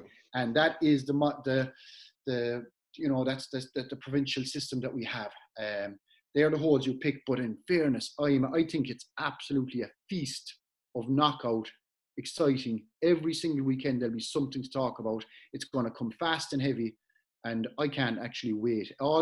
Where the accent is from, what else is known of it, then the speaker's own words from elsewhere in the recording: Dingle, Munster, Ireland; like, I come from Dingle, right?